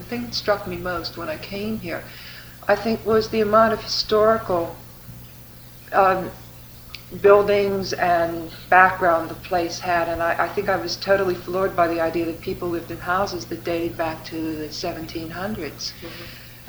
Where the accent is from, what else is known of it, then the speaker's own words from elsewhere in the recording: Pittsburgh, Pennsylvania, United States; I'm originally from Pittsburgh, from Western Pennsylvania, and it's a whole different way of living.